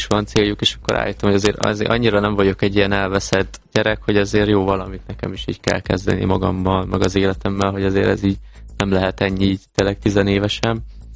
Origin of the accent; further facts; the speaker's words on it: Nagyváty, Baranya, Hungary; a apukám maradt otthon a bátyámmal, ugye Pécs mellett, Nagyvátyon, ugye szülőfalumba